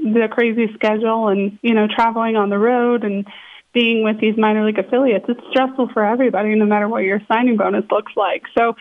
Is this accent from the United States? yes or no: yes; Michigan, United States; They are the Class A affiliate of the Detroit Tigers, which is the team in my home state here in Michigan.